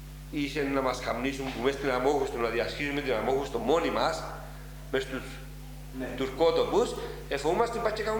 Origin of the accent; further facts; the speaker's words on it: Cyprus; moved away; Το μόνο που θυμάμαι που με παραπονεί λίγο είναι ο τρόπος που έφυγα από την Κύπρο.